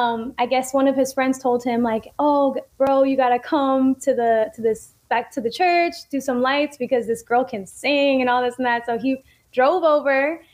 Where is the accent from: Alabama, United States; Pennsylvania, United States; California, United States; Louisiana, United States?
California, United States; San Diego; And this was in my hometown, San Diego.